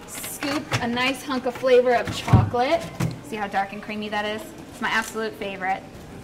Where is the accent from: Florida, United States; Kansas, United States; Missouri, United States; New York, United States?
New York, United States; Long Island; the cherry, which is a flavor that I grew up on in Long Island, New York.